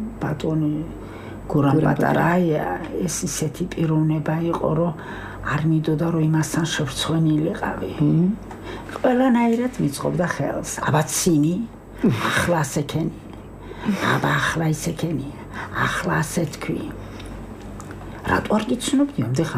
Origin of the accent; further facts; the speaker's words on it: Imereti, Georgia; მე გაქანებული იმერელი ვარ.